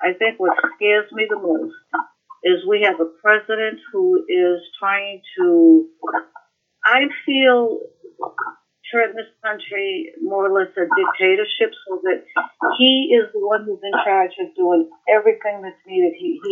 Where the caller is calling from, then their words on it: Boston, Massachusetts, United States; Hi, calling from Boston.